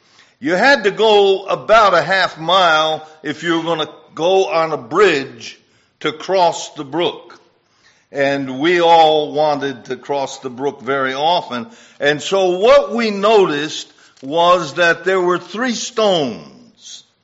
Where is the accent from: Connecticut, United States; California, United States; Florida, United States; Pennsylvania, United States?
Connecticut, United States; Wolcott; When I was a young boy, many years ago, growing up in Woolcott, Connecticut, we sort of lived in a little shack.